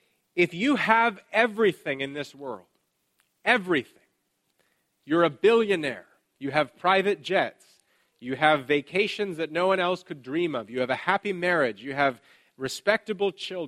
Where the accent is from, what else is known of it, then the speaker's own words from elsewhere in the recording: Canada; I'm a Canadian, I got to be careful saying this